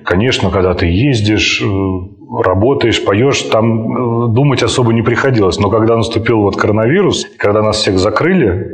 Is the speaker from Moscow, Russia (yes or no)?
yes; Moscow, Russia; now in Saint Petersburg, Russia; ну, я же сам москвич, и мне теперь добираться из Питера в Москву намного стало быстрее и проще.